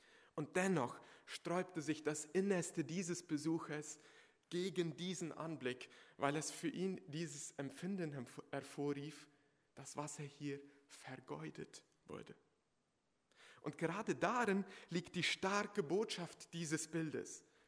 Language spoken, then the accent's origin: German; Chaco, Paraguay; now in Germany; Im paraguayischen Chaco, wo ich herkomme, gibt es keine Quelle.